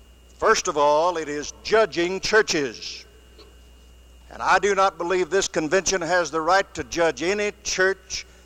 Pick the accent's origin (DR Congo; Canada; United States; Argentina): United States; Mississippi; from Mississippi.